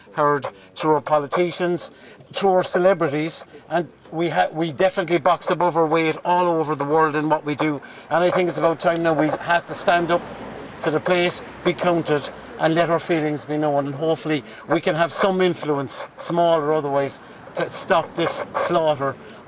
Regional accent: Ireland; I think it's in our DNA being Irish that we have been in their situation not too long ago with famine and war.

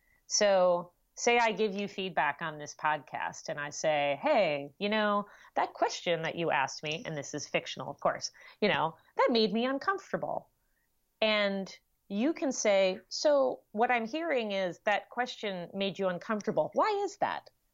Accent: New Jersey, United States; also born or lived in Manhattan, United States; Well, so I was born in Manhattan. We lived right outside in a smallish town in New Jersey.

